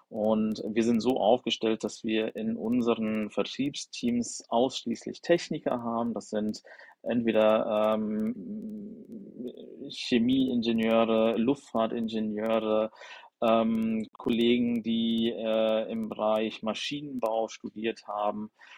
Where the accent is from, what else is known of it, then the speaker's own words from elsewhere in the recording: Hesse, Germany; Also ich sitze hier gerade direkt am Jungfernstieg im Büro. Aber ich selbst, ich komme aus Mittelhessen.